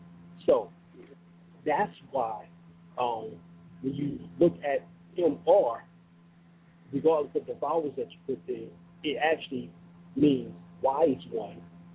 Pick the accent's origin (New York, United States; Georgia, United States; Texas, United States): New York, United States; I grew up in New York and Brooklyn, Harlem.